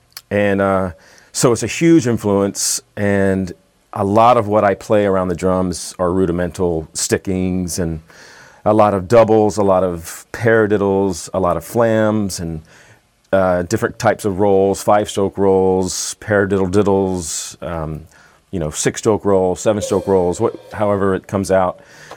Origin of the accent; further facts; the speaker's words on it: Mississippi, United States; I grew up in Mississippi, which is in the southern U.S., and it has a very, very rich culture musically.